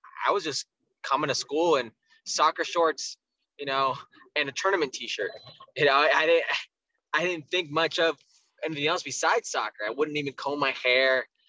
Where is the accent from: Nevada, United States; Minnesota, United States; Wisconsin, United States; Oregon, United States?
Nevada, United States; Las Vegas; also born or lived in Los Angeles / Oxnard; I grew up in Vegas for majority of my, what was my youth and formative years, but, you know, I was born in LA. I was raised up until a certain moment, I believe 8 or 9, in Oxnard, California, you know, in Ventura.